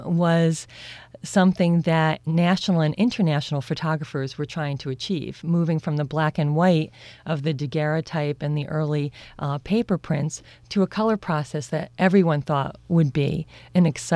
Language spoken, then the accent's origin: English; Newburgh, New York, United States; And I have to mention that I grew up in Newburgh.